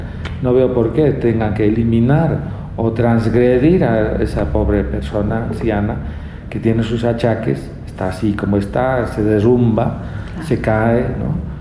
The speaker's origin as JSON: {"language": "Spanish", "country": "Bolivia", "said": "ese gran patrimonio que todos hemos heredado como bolivianos"}